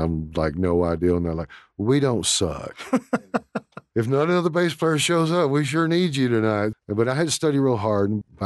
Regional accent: Hobbs, New Mexico, United States; also born or lived in Lubbock, United States / Corpus Christi, United States; I was born here in Lubbock. I spent a little time in Corpus Christi, but was raised mostly in Hobbs.

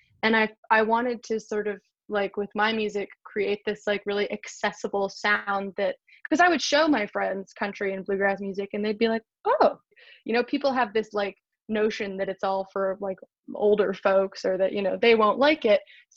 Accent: Canada; now in Nashville, United States; born and raised in Canada, and have, you know, followed in my father's footsteps and have migrated down here to Nashville.

